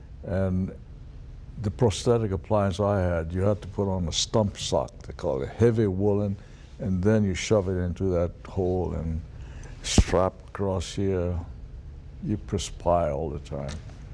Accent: Honolulu, Hawaii, United States; I'm from Hawaii, Waikiki, I know how to swim.

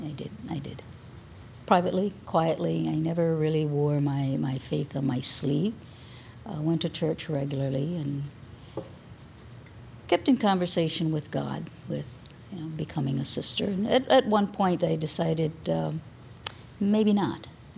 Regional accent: Hawaii, United States; I was born in Kapi'olani Hospital, right here down the street. Grew up in Paoa Valley, Blessed Sacrament Church.

